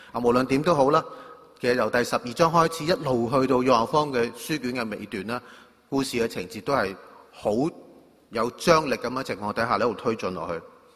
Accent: Guangdong, China; 作為我們廣東人講的死剩種

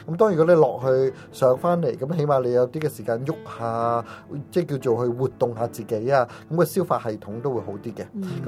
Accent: United States; 咁好多时候我哋美国人叫做即系嗰啲叫做sofa 嘅薯仔

